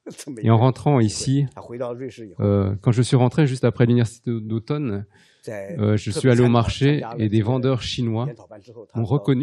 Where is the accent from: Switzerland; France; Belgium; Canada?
Switzerland; En tant que Suisse, on ne peut pas espérer mieux.